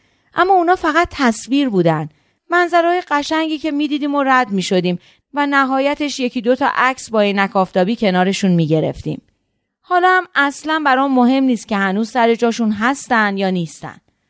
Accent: Isfahan, Iran; بخشی از من اصفهانی که تو اصفهان بزرگ شدم و سالها توش زندگی کردم.

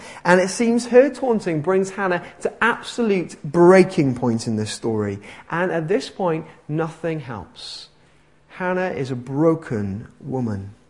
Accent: United Kingdom; As British people, we're fantastic at putting on a face, aren't we?

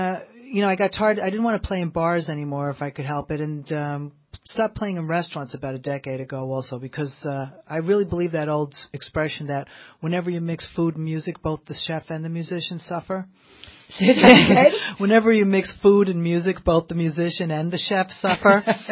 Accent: New York City, New York, United States; moved away; You know, I grew up in New York City, so I grew up on … all this great soul music and so forth

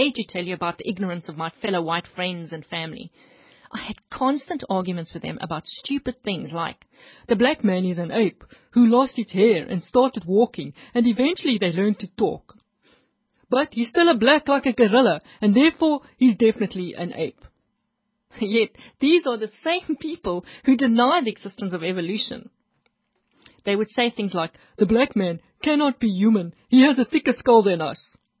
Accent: South Africa; Klerksdorp and my hometown and Rustenburg, further north, were the big cities in that area.

